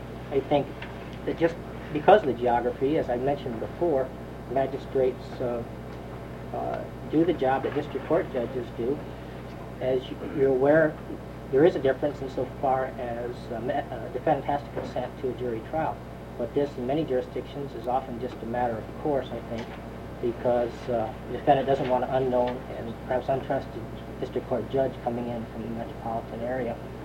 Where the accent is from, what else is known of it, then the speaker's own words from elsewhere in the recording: Delta Junction, Alaska, United States; I'm from Delta Junction.